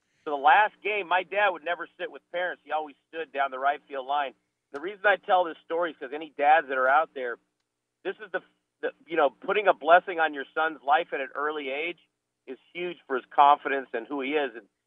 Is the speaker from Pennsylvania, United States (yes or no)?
no; Phoenix, Arizona, United States; I was born and raised in Phoenix. I'm one of the few natives I was born there